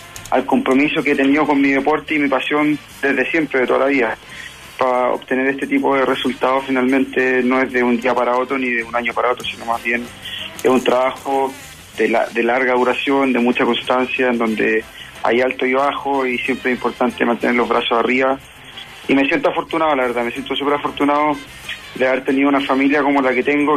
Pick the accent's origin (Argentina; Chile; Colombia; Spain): Chile; Viña del Mar, Valparaíso; Yo soy de Viña